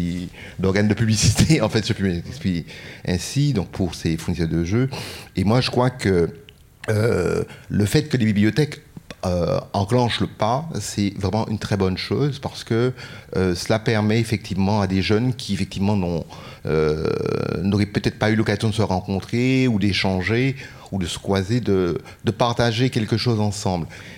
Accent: Martinique, France; Je viens de Martinique, hein, donc très heureux de me retrouver aujourd'hui avec vous.

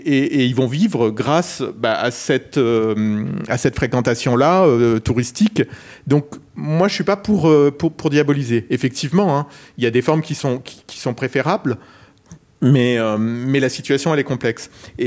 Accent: Perpignan, Occitanie, France; moi, je viens de Perpignan, Argelès, la station littorale qui est juste à côté

